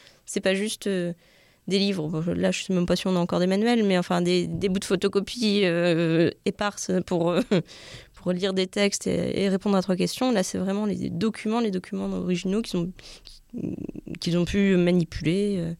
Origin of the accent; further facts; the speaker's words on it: Blois, Centre-Val de Loire, France; Je viens de Blois